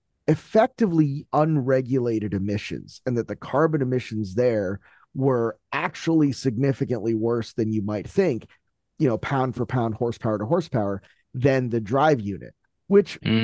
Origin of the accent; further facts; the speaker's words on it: Miami, Florida, United States; when I was a young kid, I grew up in Miami, so we were around boats all the time.